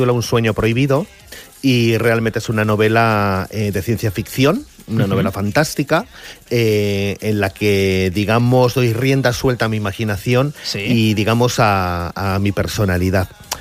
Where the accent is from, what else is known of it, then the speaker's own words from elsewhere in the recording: Bilbao, Basque Country, Spain; soy de aquí, soy de Bilbao, del País Vasco, de Vizcaya. Nací en Santutxu, o sea, vivo en Santutxu, quiero decirte, nací en Bilbao.